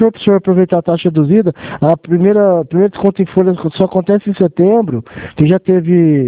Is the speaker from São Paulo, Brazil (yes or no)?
yes; Franca, São Paulo, Brazil; eu sou daqui de Franca.